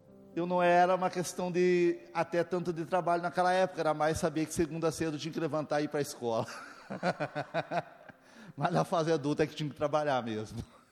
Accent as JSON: {"language": "Portuguese", "town": "Campo Mourão", "region": "Paraná", "country": "Brazil", "tie": "born there", "said": "eu nasci em Campo Mourão, a região é mais quente que aqui, mas naquela época não era igual hoje, né? Todo ano tinha geada. Imagine lá quando geava, né? Aqui, quando eu mudei para cá em 90, eu sofri muito com o frio."}